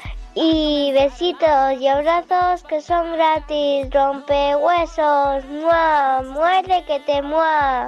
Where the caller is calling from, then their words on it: Vinaròs, Valencian Community, Spain; de Vinaro.